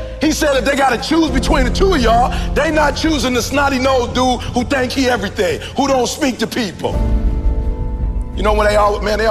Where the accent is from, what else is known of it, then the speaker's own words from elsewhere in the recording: Chicago, Illinois, United States; Right, I'm from Chicago, South Side.